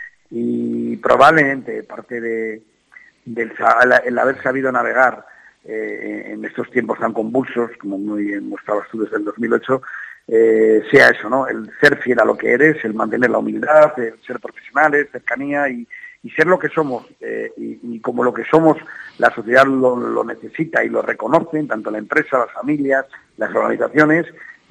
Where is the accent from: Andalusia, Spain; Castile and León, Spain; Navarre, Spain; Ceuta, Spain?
Castile and León, Spain; nosotros, somos gente rural, somos gente de pueblo con mucho orgullo, ¿no? Somos zamoranos